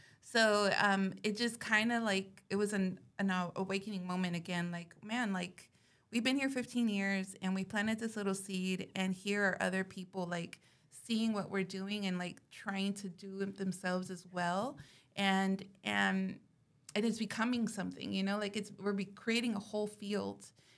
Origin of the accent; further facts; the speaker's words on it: Irving, Texas, United States; since I grew up in Irving